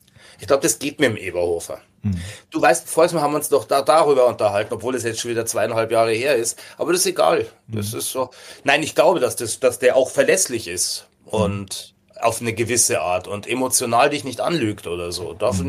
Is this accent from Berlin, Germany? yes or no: no; Bavaria, Germany; now in Hamburg, Germany; wie ist das als Bayer in Hamburg? Oh. Wo ich sage, ja, ganz normal, das ist eine wahnsinnig tolle Großstadt und wenn ich ganz tolle Sehnsucht habe nach Bayern